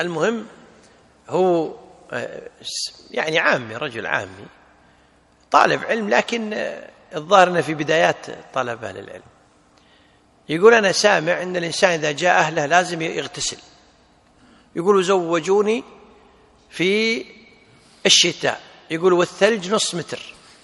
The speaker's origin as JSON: {"language": "Arabic", "country": "Kuwait", "said": "عندنا في الكويت يسمونهم الصاعقة، صح؟"}